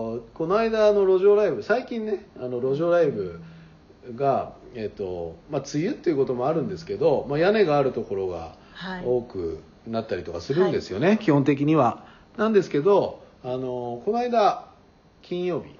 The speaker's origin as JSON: {"language": "Japanese", "region": "Niigata", "country": "Japan", "lives_now": "Tokyo, Japan", "said": "東京ってやっぱり僕も新潟、私もね新潟から来たんで"}